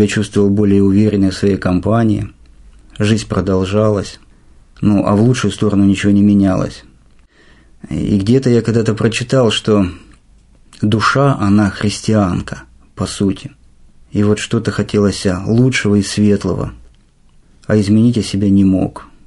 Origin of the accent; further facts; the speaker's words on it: Vorkuta, Komi Republic, Russia; Сам я родом из Воркуты.